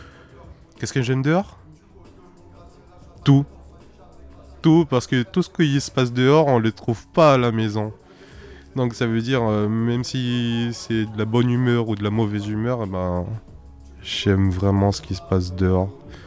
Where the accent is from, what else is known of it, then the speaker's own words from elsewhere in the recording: Clermont-Ferrand, Auvergne-Rhône-Alpes, France; Et depuis, j'ai grandi à Clermont-Ferrand, quoi. Du coup, c'est un peu ma ville aujourd'hui.